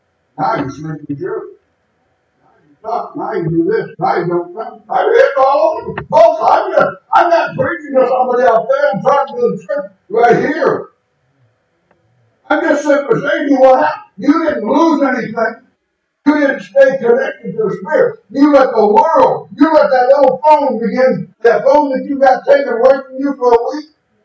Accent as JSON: {"language": "English", "town": "Hackney", "region": "London", "country": "United Kingdom", "tie": "born there", "said": "I was born in Hackney Hospital many years ago, early in the morning"}